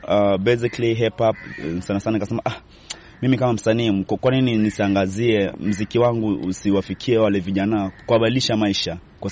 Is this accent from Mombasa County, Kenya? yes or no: yes; Mombasa, Mombasa County, Kenya; ni mkazi, nimezaliwa na kulelewa Mombasa. Kisauni Mombasa ni mtaa mzuri sana